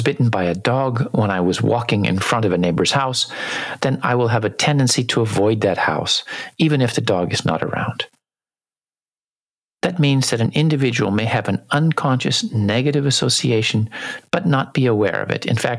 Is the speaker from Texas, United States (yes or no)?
no; California, United States; but in fact, I grew up in California